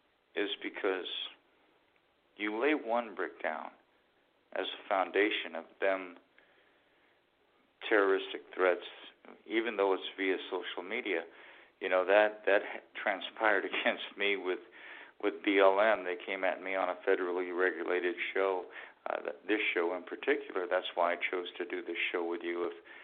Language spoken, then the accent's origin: English; Midwest, United States; I'm from the Midwest, and you're going to fight a long fight in Kentucky because of the good old boy mentality. I've lived it for 23 years.